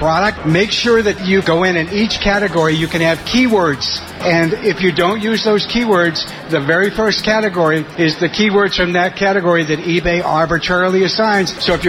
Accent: Manchester, New Hampshire, United States; from Manchester, New Hampshire.

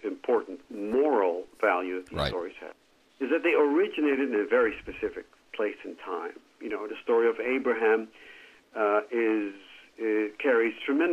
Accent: United States; Certainly for me as an American archaeologist an historian

